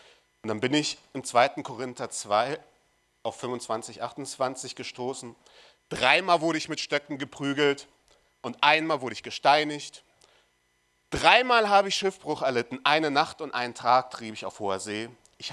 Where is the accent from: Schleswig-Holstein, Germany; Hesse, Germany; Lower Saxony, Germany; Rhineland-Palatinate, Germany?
Hesse, Germany; Marburg; now in Babenhausen, Germany; Ich komme aus Marburg, bin nach Babenhausen gezogen.